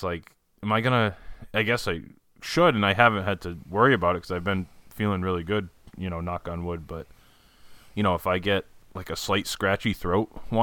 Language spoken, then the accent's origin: English; Cranston, Rhode Island, United States; This week, I thought, what better back in studio, back to Cranston, where I grew up, back in my hometown, to bring Cranston's most famous beer